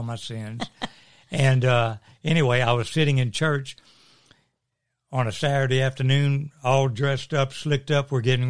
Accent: Louisiana, United States; I'm from South Louisiana, one of eight kids. Grew up in a Catholic family. Left home when I was about 19

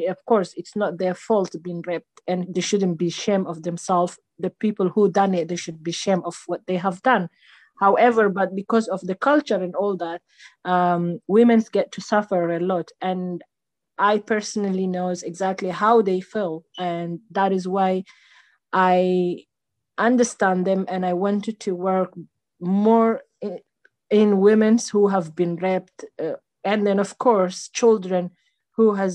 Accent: Eritrea; now in London, United Kingdom; Yes, I am originally from Eritrea.

